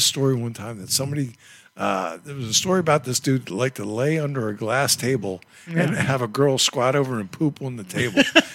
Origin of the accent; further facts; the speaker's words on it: Maryland, United States; I was born in Maryland.